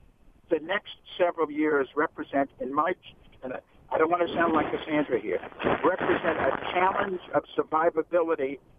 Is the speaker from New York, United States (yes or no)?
yes; Queens, New York, United States; I'm a New Yorker all my life, and I also, I'm from Queens. I grew up just a couple of miles from Jamaica Estates where Donald Trump did.